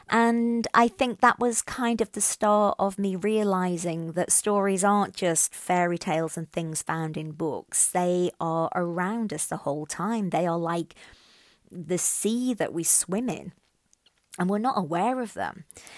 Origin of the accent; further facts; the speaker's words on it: Birmingham, West Midlands, United Kingdom; also born or lived in Ghana; now in Sweden; I am a Brummie, that means a person who was born in Birmingham in the United Kingdom. And I have lived for 6 years in Ghana in West Africa and currently reside in Sweden.